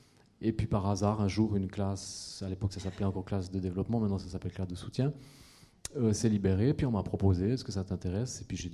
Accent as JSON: {"language": "French", "region": "Fribourg", "country": "Switzerland", "tie": "born or raised there", "also_born_or_lived": "Châtel-Saint-Denis / Romont", "said": "je suis né à Châtel-Saint-Denis, ensuite j'ai habité un temps dans un petit village tout près de Romont. Ensuite, je suis venu habiter à Fribourg, oui."}